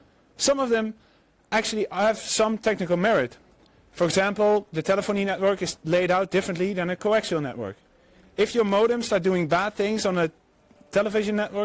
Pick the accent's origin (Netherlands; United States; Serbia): Netherlands; English is a second language; Even though I'm from the Netherlands, I care about this, I can do in Dutch.